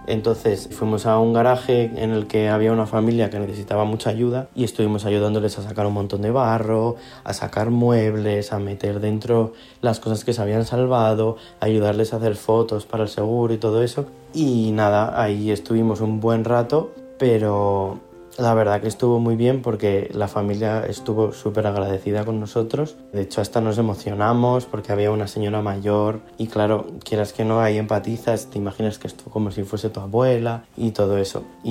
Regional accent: Burgos, Castile and León, Spain; porque yo soy de Burgos

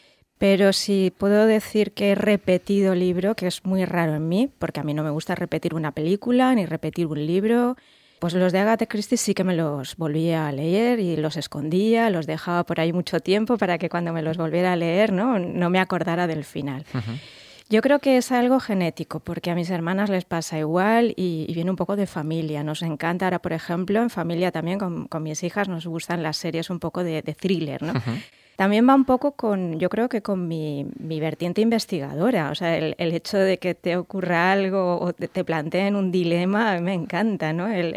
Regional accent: Valencia, Valencian Community, Spain; yo soy valenciana, nací en Valencia y además viví en un barrio muy céntrico de Valencia toda mi infancia y juventud.

